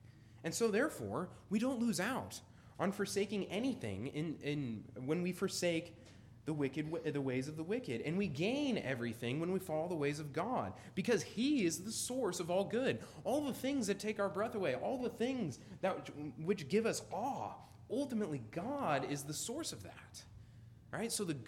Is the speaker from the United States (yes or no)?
yes; Boise, Idaho, United States; now in San Diego, United States; or from my hometown of Boise, Idaho, that I'm moving to San Diego